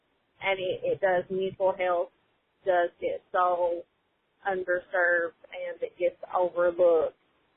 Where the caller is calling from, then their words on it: Hazard, Kentucky, United States; Hi, guys. … I'm from Hazard, Kentucky.